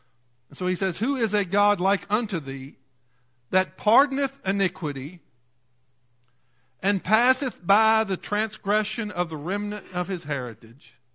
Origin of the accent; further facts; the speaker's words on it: Prospect, Virginia, United States; Well, I'm from Prospect. That was just to the west of Farmville. And so that's how we identify where we're from, because it's a little small town.